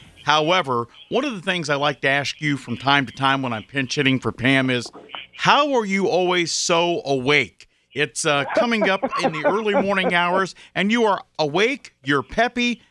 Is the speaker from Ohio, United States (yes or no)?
yes; Columbus, Ohio, United States; Growing up in Columbus, she used to say to me during the winter months, don't go outside with wet hair.